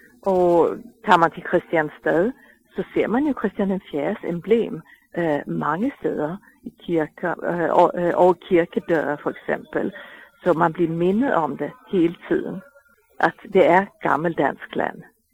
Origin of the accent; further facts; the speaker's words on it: Sweden; Vi har bare ikke opdaget det rigtigt nu som svenskere.